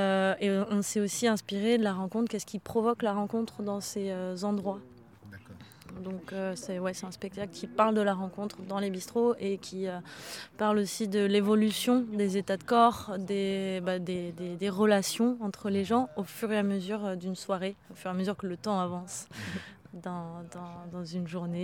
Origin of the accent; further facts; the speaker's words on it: Brittany, France; Et il s'avère qu'on vient toutes les deux de Bretagne.